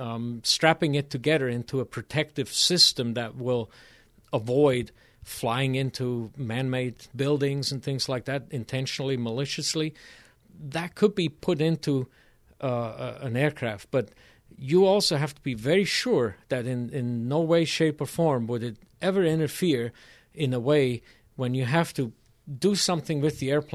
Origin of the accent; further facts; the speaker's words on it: Bern, Switzerland; now in United States; I grew up in Switzerland, in a town near Bern, Switzerland, the capital